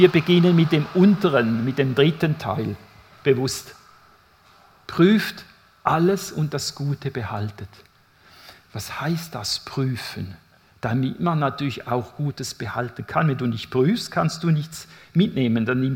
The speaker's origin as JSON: {"language": "German", "region": "St. Gallen", "country": "Switzerland", "tie": "born or raised there", "said": "Ich bin aufgewachsen in St. Gallen und ich hatte tolle Glaubensvorbilder"}